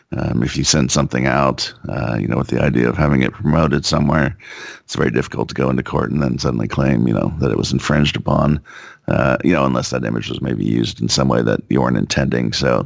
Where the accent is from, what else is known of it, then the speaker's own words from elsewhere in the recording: San Diego, California, United States; I went through, the harsh childhood of growing up in San Diego, living by the beach for the first 16 years of my life or whatever.